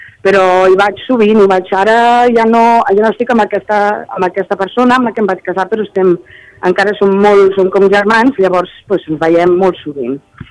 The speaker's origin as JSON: {"language": "Catalan", "town": "Barcelona", "region": "Catalonia", "country": "Spain", "tie": "born or raised there", "moved": "yes", "said": "era com quan jo era petita a Barcelona, fa 20 anys"}